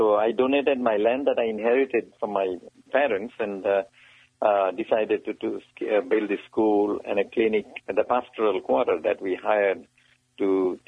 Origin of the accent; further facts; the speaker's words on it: Bangladesh; moved away as an adult; I'm originally from Bangladesh, and I've been living here for almost 26 years now.